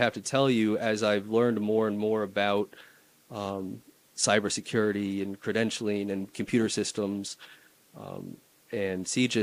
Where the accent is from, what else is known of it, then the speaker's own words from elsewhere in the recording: Florida, United States; being born and raised in Palm Beach County, looking at my sheriff's office and the local agencies here in Broward and Miami-Dade